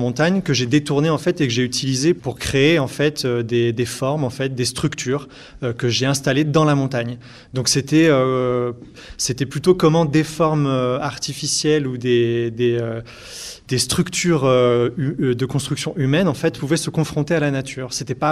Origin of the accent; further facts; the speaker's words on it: Grenoble, Auvergne-Rhône-Alpes, France; je suis originaire de Grenoble, en fait, donc j'ai pas mal évolué en région Rhône-Alpes et pas mal évolué autour de la montagne et depuis longtemps.